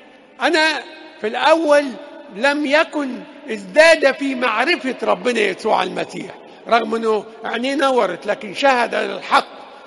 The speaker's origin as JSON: {"language": "Arabic", "country": "Egypt", "said": "التي باركت كل بلادنا مصر من هذه البقعة المقدسة"}